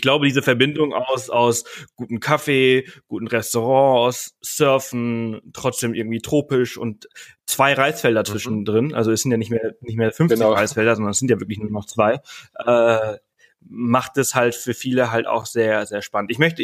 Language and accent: German; Balearic Islands, Spain; Also ich komme ja ursprünglich aus Mallorca, ich bin auf Mallorca geboren und aufgewachsen